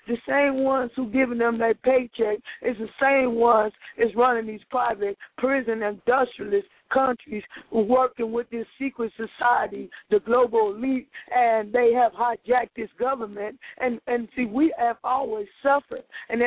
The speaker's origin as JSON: {"language": "English", "region": "California", "country": "United States", "said": "Hey, and I am from California."}